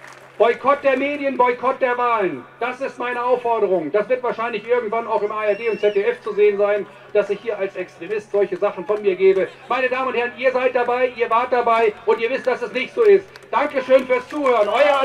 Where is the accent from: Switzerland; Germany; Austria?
Germany; Lower Saxony; now in Canada; Nein, ich bin kein Berliner. Ich bin ein Niedersachse, der zwar in Kanada lebt, aber ich bin ein Niedersachse.